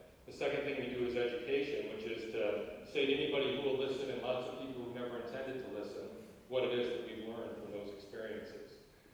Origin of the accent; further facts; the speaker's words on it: Ireland; because I'm Irish, it can't resist a great story.